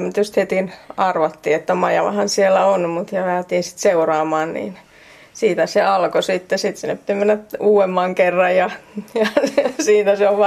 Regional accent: Ostrobothnia, Finland; Itsekin olen Pohjanmaalta kotoisin, niin eipä siellä peltojen keskellä hirveästi vesistöjä

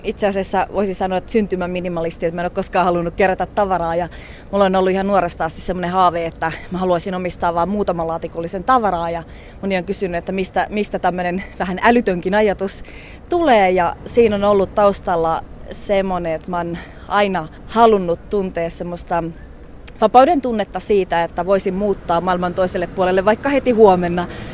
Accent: Tampere, Pirkanmaa, Finland; me ollaan Helsingissä asuttu ja sitten niin mä oon Tampereelta kotoisin, niin on siellä edelleen pieni asunto

